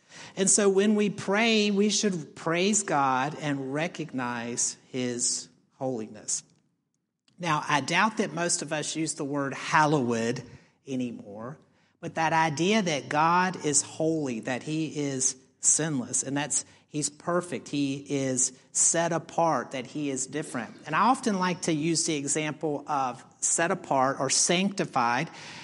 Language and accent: English; Roanoke, Virginia, United States; All right, so I grew up in Roanoke, Virginia. I'm a good mountain boy.